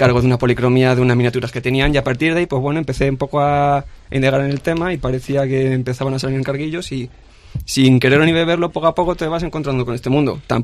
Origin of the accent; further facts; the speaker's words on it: Campo de Criptana, Castilla-La Mancha, Spain; Sí, de Campo de Criptana. Y pues eso, me empezaron a encargar.